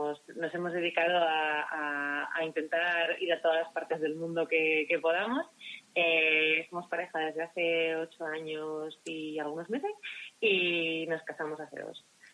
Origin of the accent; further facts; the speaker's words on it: Asturias, Spain; also born or lived in Bilbao; now in Madrid, Spain; Soy nacida en Bilbao, criada en Asturias y llevo viviendo en Madrid 12 años. Así que ya no sé de dónde soy. Soy un poco de cada sitio.